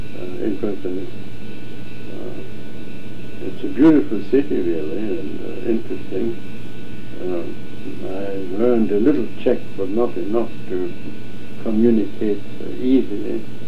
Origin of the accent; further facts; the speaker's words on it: Trieste, Friuli-Venezia Giulia, Italy; And I grew up in Trieste and went to school there until I went to Prague to study medicine.